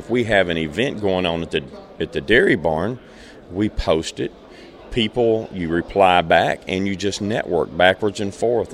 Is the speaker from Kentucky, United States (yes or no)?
yes; Bowling Green, Kentucky, United States; Well, we're from Bowling Green, Kentucky, which is about 120 miles south of Louisville, Kentucky, about 60 miles north of Nashville, Tennessee.